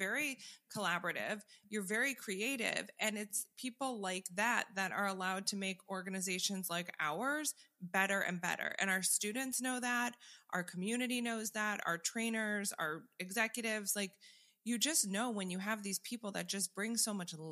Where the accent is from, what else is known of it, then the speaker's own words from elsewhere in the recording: New York, United States; now in Florida, United States; I grew up in New York and now live in Florida, and all they want to do is go to New York.